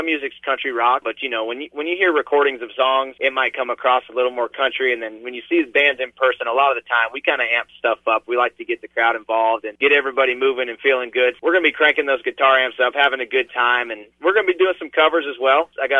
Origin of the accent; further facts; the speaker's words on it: Ventura, California, United States; I'd love to go back to my hometown, Ventura, California, and sell out a show at the Ventura Theater where my dad played growing up.